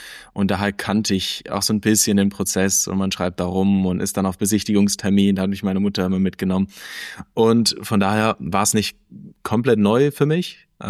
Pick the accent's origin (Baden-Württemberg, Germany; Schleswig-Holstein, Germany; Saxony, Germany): Baden-Württemberg, Germany; ich komme aus der Region Stuttgart. Ich bin 21 Jahre alt und ich bin noch Student. Ich studiere in Stuttgart Medienpsychologie